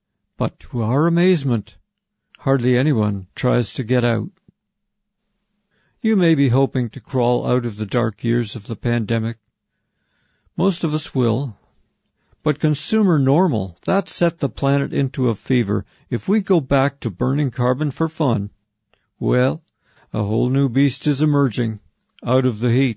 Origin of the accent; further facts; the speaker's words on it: Toronto, Ontario, Canada; I grew up in Toronto. That never happened.